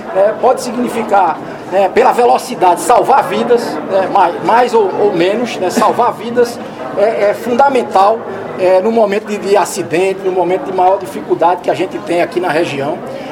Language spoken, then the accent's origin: Portuguese; Northeast Region, Brazil; até como sertanejo que sou, da gente estar podendo estar aqui hoje fazendo essa entrega